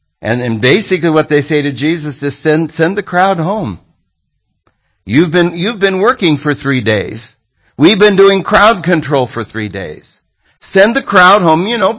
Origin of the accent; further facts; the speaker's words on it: Los Angeles, California, United States; I come from Los Angeles. This has got to be a Hollywood miracle.